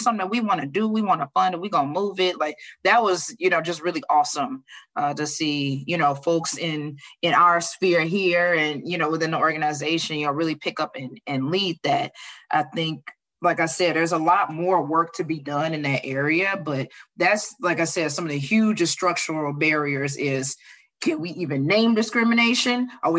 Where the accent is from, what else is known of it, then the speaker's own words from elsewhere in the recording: Chicago, Illinois, United States; now in Los Angeles, United States; I'm from Chicago. And so to come to Los Angeles and see folks coming together around